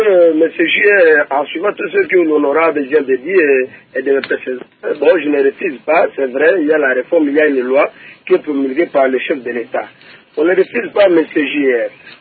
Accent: DR Congo

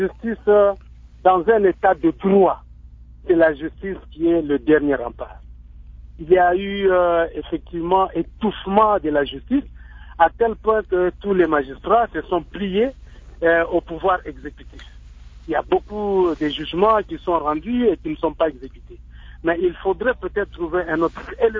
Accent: DR Congo; je suis congolais quand même. Je suis dans mon pays.

